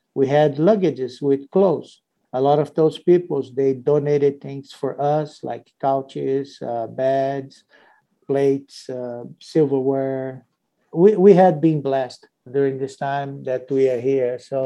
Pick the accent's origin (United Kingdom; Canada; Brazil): Brazil; moved away as an adult; now in United States; I am originally from Brazil. I came in 2006, me, my wife, and my oldest daughter.